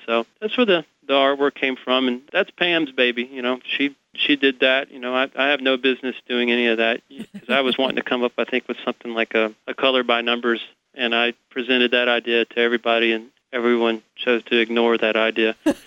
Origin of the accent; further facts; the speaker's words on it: Asheboro, North Carolina, United States; also born or lived in Hillsville, Virginia; I grew up mainly, though, in North Carolina and Virginia. Asheboro, North Carolina, just right there in the middle of the state where the state zoo is. Hillsville, Virginia, little tiny town, mountain town, right off the Blue Ridge Parkway